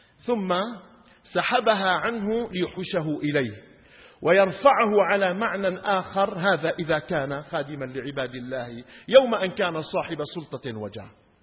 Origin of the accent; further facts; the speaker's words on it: Syria; accent: Levantine (Shami); بس يعني هيك على ترتيبه كما نقول في لهجتنا الشامية على عجره وبجره